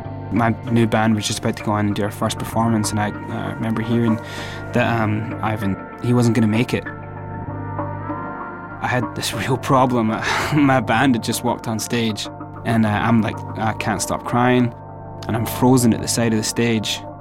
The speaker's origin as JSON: {"language": "English", "region": "Scotland", "country": "United Kingdom", "said": "I stepped on stage and I just said … I'm Scottish."}